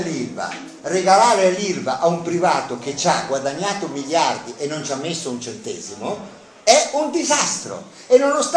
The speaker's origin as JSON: {"language": "Italian", "town": "Bologna", "region": "Emilia-Romagna", "country": "Italy", "tie": "born or raised there", "said": "che vengo da Bologna, che, fatto, che sono nato a Bologna"}